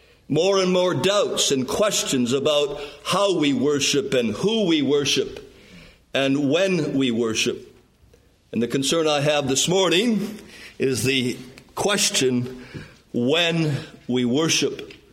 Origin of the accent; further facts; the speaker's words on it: Canada; Growing up in Canada, we spent most of our growing up years in small mining town communities, and they were surrounded by a vast wilderness of forest, rivers, and lakes.